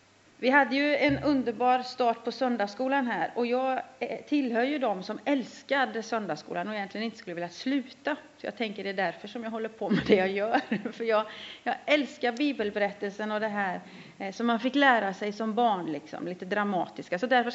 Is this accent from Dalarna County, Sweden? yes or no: no; Västra Götaland County, Sweden; born there; now in Jönköping, Sweden; Och om en månad ungefär så blir jag 42 år. Jag är född i Västergötland. Men bor i Småland nu i Jönköping